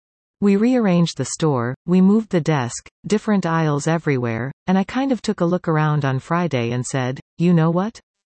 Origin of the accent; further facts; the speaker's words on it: Thorold, Ontario, Canada; I'm really happy to be able to say that I'm born and raised in Thorold and that I can support my commu